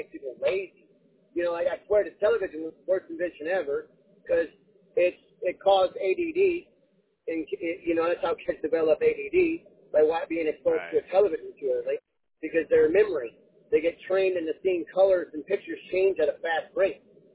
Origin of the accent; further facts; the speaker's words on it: Germany; also born or lived in St. Louis, United States; I was born in St. Louis, but I was raised in Germany